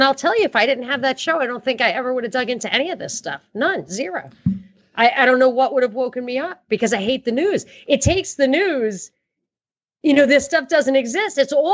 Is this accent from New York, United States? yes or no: yes; Brooklyn, New York, United States; born there; And then I realized that I was born in Brooklyn and I'm getting old